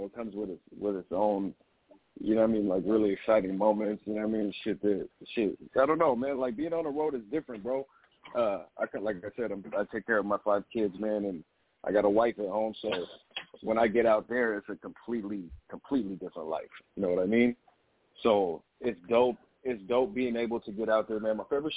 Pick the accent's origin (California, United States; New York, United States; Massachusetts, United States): California, United States; San Diego; That I'm from San Diego, dog. I don't have snow out here